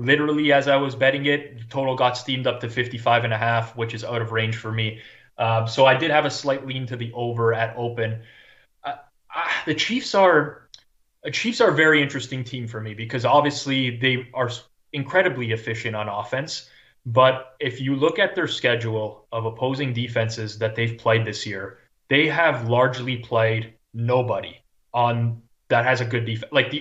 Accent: Canada; I am Canadian

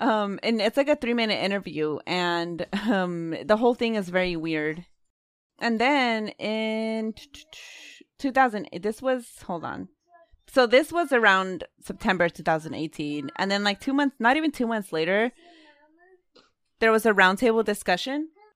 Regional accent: Oakland, California, United States; Like, we grew up in Oakland.

